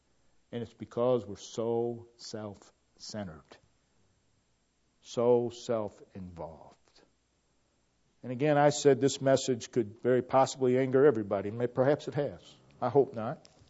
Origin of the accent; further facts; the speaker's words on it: United States; I'm not ashamed that I grew up in America I grew up in.